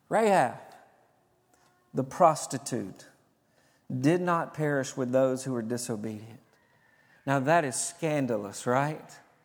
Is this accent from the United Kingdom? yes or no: no; Tennessee, United States; told you I was from Tennessee.